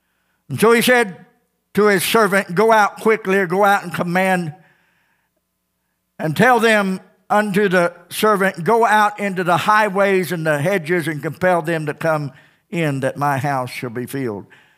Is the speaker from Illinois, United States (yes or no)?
no; Missouri, United States; I grew up here in Missouri, and morning was called breakfast.